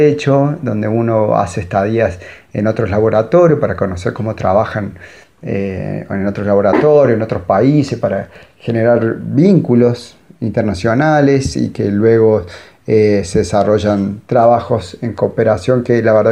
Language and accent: Spanish; Córdoba, Argentina; now in Mendoza, Argentina; Yo soy de Córdoba y elegí venirme a Mendoza porque era uno de los lugares que yo ya había visitado antes en otra oportunidad, y era uno de los lugares que pensaba como posibilidad para vivir.